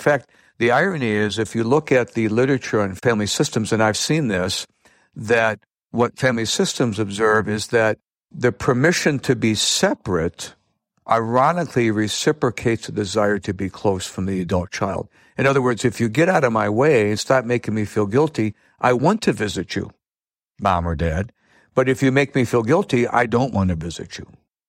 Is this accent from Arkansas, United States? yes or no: no; Michigan, United States; I'm from Michigan, and we worked out at a children's hospital in Detroit